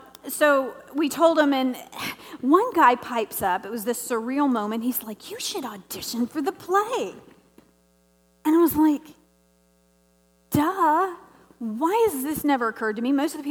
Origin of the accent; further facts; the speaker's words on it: Tennessee, United States; I mean, she was from Georgia, and I was from Tennessee, you know.